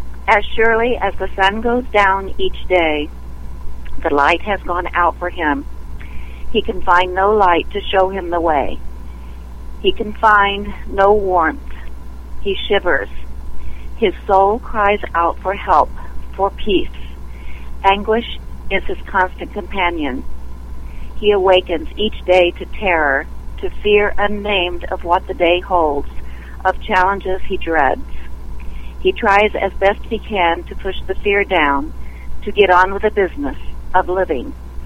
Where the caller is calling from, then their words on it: Mount Vernon, Ohio, United States; A little town called Mount Vernon, which is north of Columbus, Ohio, so it's pretty central.